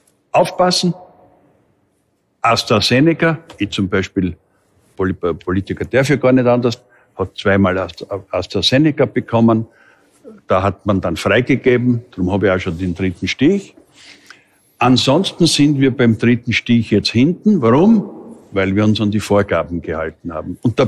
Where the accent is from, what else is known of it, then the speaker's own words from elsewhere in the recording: Styria, Austria; Ich meine, bei uns in der Steiermark hat man Ende der 60er, Anfang der 70er Jahre